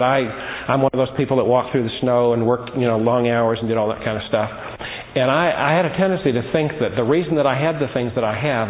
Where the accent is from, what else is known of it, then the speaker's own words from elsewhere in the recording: Chico, California, United States; I was born in Butte County, Chico, and lived there a lot of my early life, and I visited my brother who still lives up there last night.